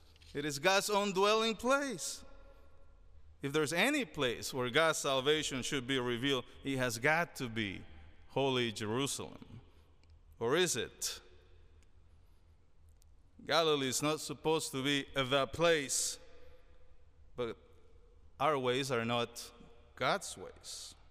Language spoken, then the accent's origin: English; Panama; also born or lived in Chile; now in United States; "I was born in Chile, raised in Panama, and now have lived in the United States longer than I ever lived in Chile or Panama."